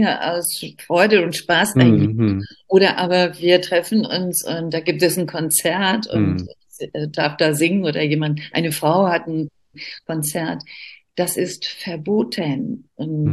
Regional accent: Iran; German is a second language; now in Germany; Ich war einfach dort als Iranerin, lebte ich.

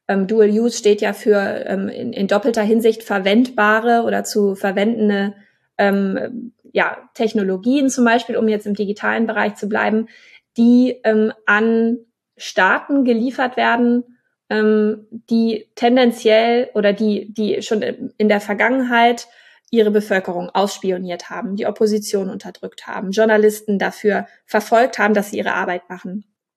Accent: Schleswig-Holstein, Germany; Ich komme aus Schleswig-Holstein.

